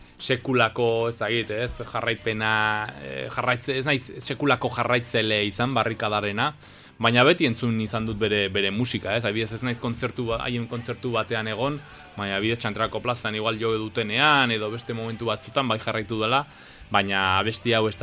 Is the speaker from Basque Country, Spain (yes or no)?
no; Pamplona, Navarre, Spain; nire jaioterria, nire tokia, munduan, dela txantrea, orain abidez ez txantrean bizi, ba, bueno, baina txantrea egiteik oso gertu bai